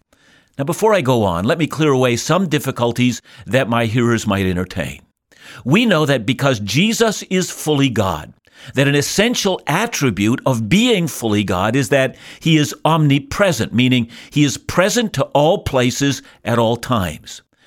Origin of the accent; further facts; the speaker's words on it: Vancouver, British Columbia, Canada; I'm from Vancouver, and Vancouver is both a place and a state of mind